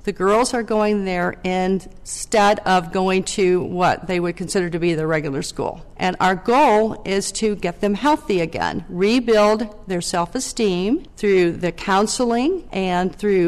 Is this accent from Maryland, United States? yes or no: no; St. Petersburg, Florida, United States; born there; I was born in St. Petersburg, Florida.